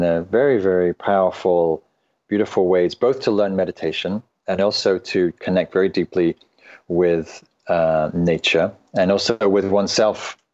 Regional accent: England, United Kingdom; now in United States; So I grew up in England, and there's not much wildness left in England and not much in Europe. And so when I came to the States in the early 90s

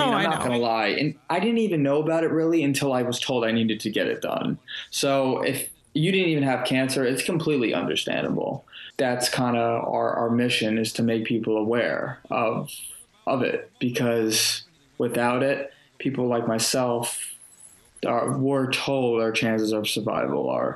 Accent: New Jersey, United States; I'm from Jersey

